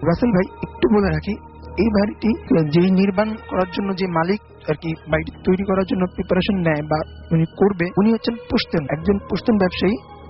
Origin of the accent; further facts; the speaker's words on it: Mohammadpur, Dhaka Division, Bangladesh; মোহাম্মদপুর থেকে এসেছি।